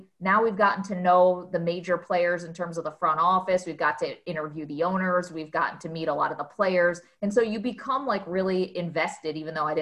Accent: Binghamton, New York, United States; The Binghamton Mets came to my hometown in like 1992

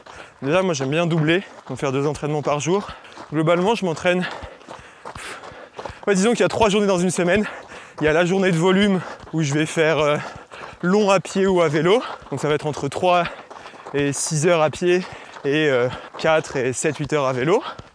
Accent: Lyon, Auvergne-Rhône-Alpes, France; now in Combloux, France; je suis de Lyon, je suis un enfant de la ville et j'ai grandi à Lyon. Famille aisée, quartier populaire

